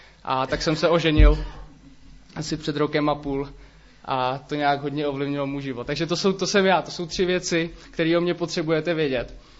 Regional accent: Havlíčkův Brod, Vysočina Region, Czechia; Já pocházím z Havlíčkova Brodu, to asi všichni víte, doteďka tam žiju, ale vyrostl jsem ve věřící rodině, ale křesťanem jsem se stal, až když mi bylo 16.

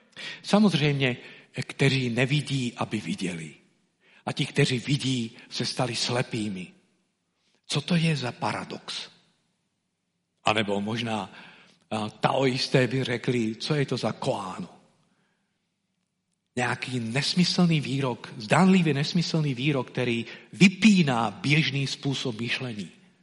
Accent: Nitra, Nitra Region, Slovakia; Já pocházím původem z Nitry.

